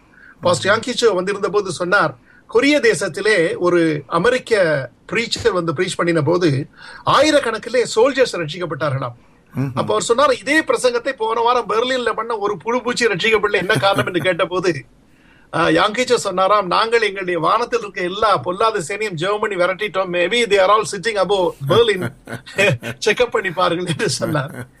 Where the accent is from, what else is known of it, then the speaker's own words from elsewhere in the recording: Delhi, India; also born or lived in Pune; நான் நார்த் இந்தியால இருந்து டெல்லியில் நாங்கள் வளர்ந்தோம், டெல்லி பூனாவிலே. நான் படித்ததெல்லாம் ஹிந்தி, இங்கிலீஷ், மராட்டி லாங்குவேஜில் படித்து விட்டு தமிழோட வந்தபோது தமிழ் தெரியும் எங்களுக்கு